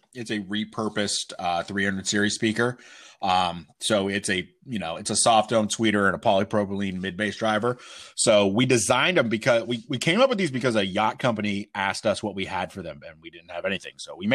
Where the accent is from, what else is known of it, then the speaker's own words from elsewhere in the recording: Pennsylvania, United States; Yeah, dude, that's where we're from. We're both from Pennsylvania.